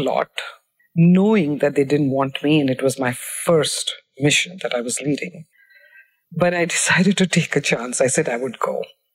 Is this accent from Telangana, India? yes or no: no; Bihar, India; I grew up in Bihar, in India, where the role of women was quite rigidly defined by social and cultural norms.